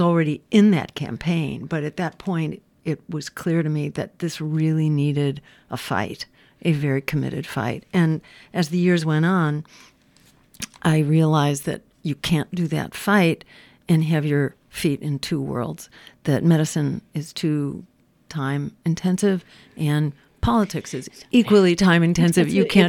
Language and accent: English; Massachusetts, United States; the Democratic Party in my home state of Massachusetts decided that they were going to repeal the campaign finance reform